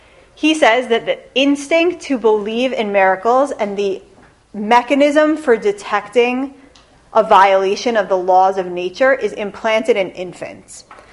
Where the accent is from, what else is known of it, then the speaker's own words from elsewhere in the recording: New Jersey, United States; I'm from New Jersey originally. When I first got married, we lived in Washington Heights.